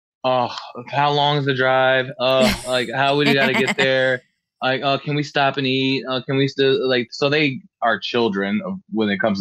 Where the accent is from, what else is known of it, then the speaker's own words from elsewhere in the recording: Frankfurt, Hesse, Germany; moved away; also born or lived in Tacoma, Washington; So I was born in Tacoma, Washington, and I was only there for about 2 months, I would say. My dad got restationed in Germany.